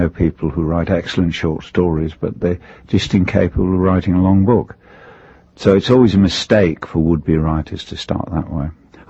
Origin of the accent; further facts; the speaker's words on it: Belfast, Northern Ireland, United Kingdom; also born or lived in England; I was born in England, but my parents broke up when I was literally a baby in arms. So my mother went back to Belfast, to her family, and so I was raised there. All her family were Ulster people, you see.